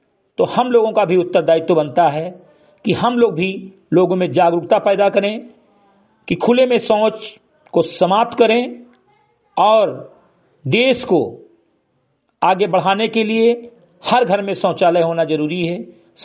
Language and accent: Hindi; Bahraich, Uttar Pradesh, India; ग्राम सभा से मेरी घटाई विकासखंड मेनपुरा जनपद बहराइच का मूल निवासी हूं